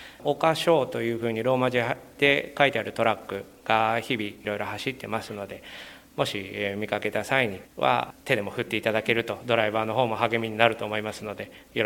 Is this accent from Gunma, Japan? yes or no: yes; Gunma, Japan; now in Fujisawa, Japan; 藤沢の方に来たのがまだ1年前でして、まあ、コロナ禍もあってまだいろいろ行けてないんですけども、私その出身が群馬でして海なし県ということで